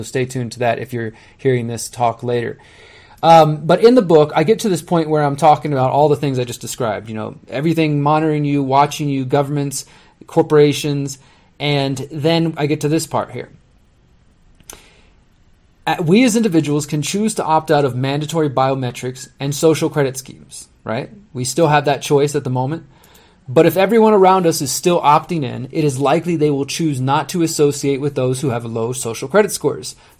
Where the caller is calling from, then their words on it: Mexico; I'm speaking from Mexico, but this applies in the United States